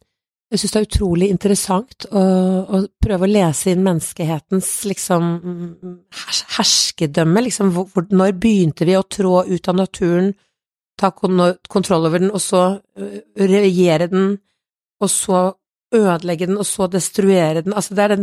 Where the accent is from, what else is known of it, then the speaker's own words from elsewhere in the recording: Kongsberg, Buskerud, Norway; jeg kommer fra Kongsberg selv